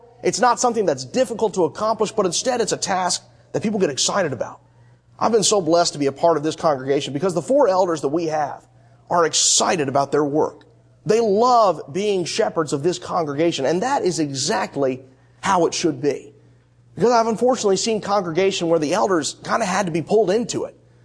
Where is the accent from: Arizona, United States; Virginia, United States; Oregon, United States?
Virginia, United States; Richmond; Growing up in the Virginia area, specifically in the Richmond area, one of the things that was hardest about going to church sometimes is many of these churches did not have elders.